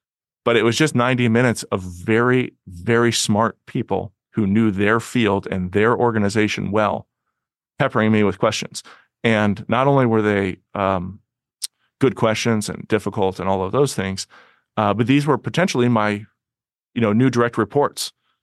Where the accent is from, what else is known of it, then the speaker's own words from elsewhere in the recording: Illinois, United States; You know, I grew up in Illinois. The biggest body of water was the Mississippi, not a sailing outlet